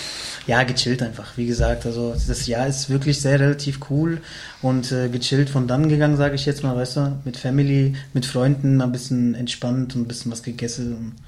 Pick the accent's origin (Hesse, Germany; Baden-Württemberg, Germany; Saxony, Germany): Hesse, Germany; born there; aber auf gut Deutsch oder Hessisch sage ich nur, dass ich der gebürtige Hesse bin.